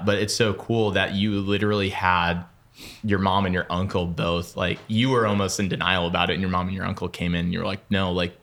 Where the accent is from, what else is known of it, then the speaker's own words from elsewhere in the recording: Minnesota, United States; because I'm from Minnesota. So I would go home to Minnesota